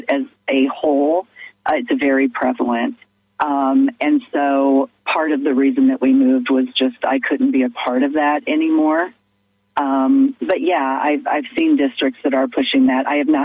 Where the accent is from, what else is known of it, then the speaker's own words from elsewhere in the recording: Iowa, United States; I'm originally from Iowa, so I did see that.